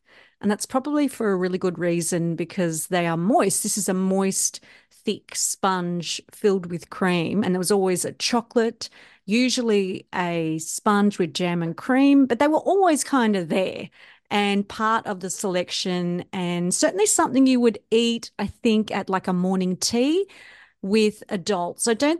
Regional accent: Sydney, New South Wales, Australia; where we grew up in Sydney was very multicultural.

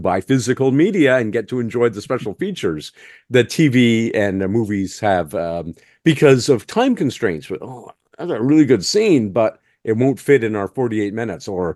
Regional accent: Canada; Just because Greg's Canadian, I'm Canadian.

